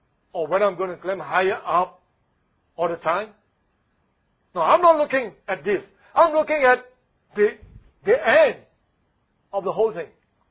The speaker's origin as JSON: {"language": "English", "country": "Singapore", "tie": "born there", "said": "I was born, okay, I was born in Singapore"}